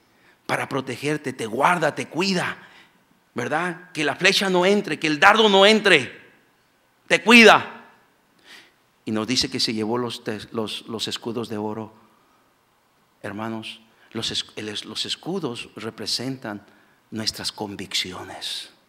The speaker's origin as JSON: {"language": "Spanish", "country": "Mexico", "said": "venimos de allá de México, donde se nos enseñó es que la educación es gratuita."}